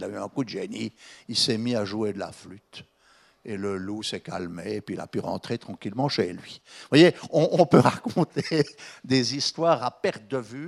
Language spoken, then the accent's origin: French; Les Bayards, Neuchâtel, Switzerland; moi je suis originaire des Bayards.